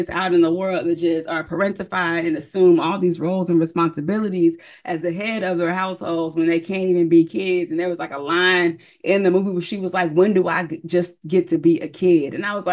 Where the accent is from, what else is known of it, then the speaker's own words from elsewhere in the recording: United States; the more I travel outside of the country, the more I know just how much of a Black American I am. I'm very American. Like, I'm very Black American.